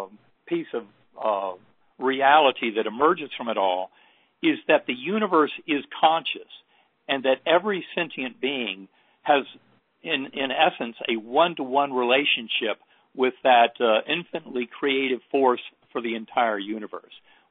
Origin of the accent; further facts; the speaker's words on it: North Carolina, United States; wanting to believe all those teachings in my Methodist church growing up in North Carolina.